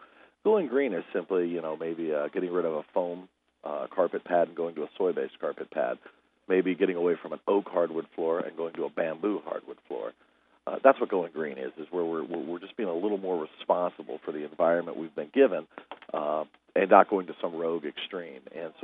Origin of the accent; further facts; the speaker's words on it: Phoenix, Arizona, United States; Phoenix. Went to high school, got out of high school, joined the Army.